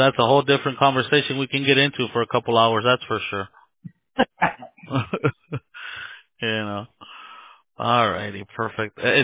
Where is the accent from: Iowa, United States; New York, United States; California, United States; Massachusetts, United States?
California, United States; Los Angeles; I'm originally from Los Angeles, born and raised in Los Angeles.